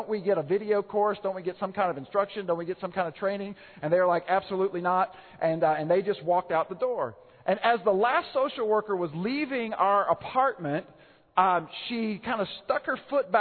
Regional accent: Highview, Kentucky, United States; I grew up in Highview, a little community outside of Louisville. At the time I grew up there, Highview had three stoplights in it.

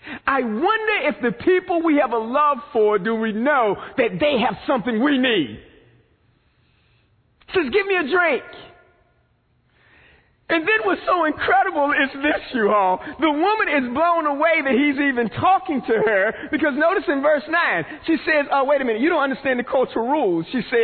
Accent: North Carolina, United States; And I just so happen, you can tell by my accent, I am from the country inner city, rural eastern North Carolina.

